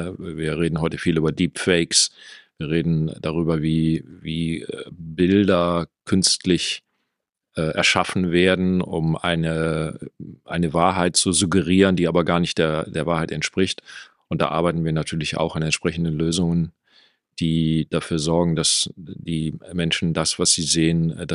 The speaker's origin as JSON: {"language": "German", "region": "Rhineland", "country": "Germany", "said": "Ich komme hier aus dem Rheinland und hatte mich nach dem Studium beworben bei verschiedenen Unternehmen."}